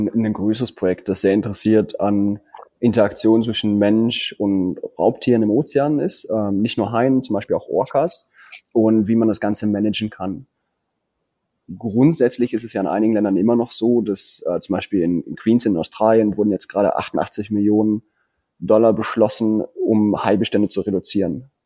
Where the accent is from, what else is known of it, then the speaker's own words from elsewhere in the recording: East Germany, Germany; ich komme jetzt aus Ostdeutschland, wir haben jetzt keine tropischen Gewässer drumherum.